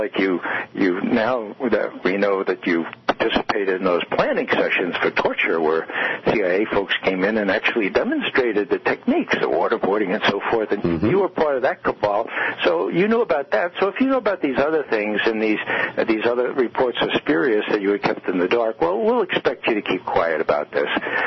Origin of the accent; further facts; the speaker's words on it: Bronx, New York, United States; at least where we grew up in the Bronx, you didn't sort of sit back at that.